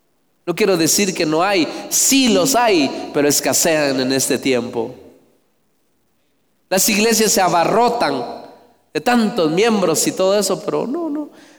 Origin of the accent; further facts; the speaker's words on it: Guatemala; Y yo ahí les hablo a los demás que como guatemaltecos debemos de reclamar por nuestros derechos.